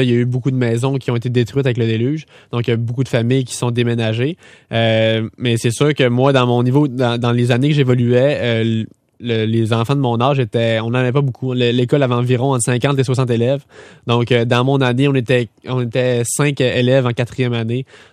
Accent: Ferland-et-Boilleau, Quebec, Canada; born there; je suis né 3 semaines avant le déluge. Moi, je suis né à Ferland-Boileau.

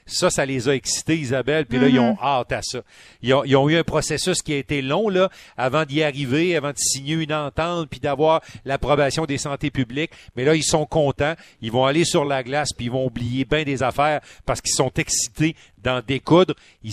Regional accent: Quebec, Canada; le hockey, chez nous au Québec.

